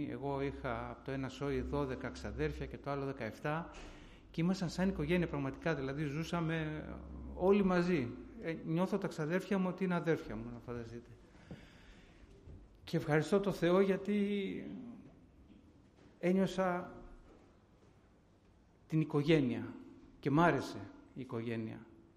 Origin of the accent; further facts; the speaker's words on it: Athens, Attica, Greece; born there; Γεννήθηκα τη δεκαετία του 60 εγώ. Γεννήθηκα εδώ στην Αθήνα. Και είμαστε 3 αδέρφια στην οικογένειά μου